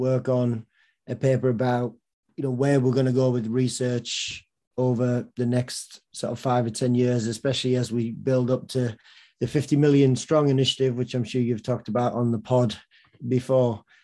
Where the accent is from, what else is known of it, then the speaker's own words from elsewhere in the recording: England, United Kingdom; Indeed, I am originally from England, which is one country in the UK.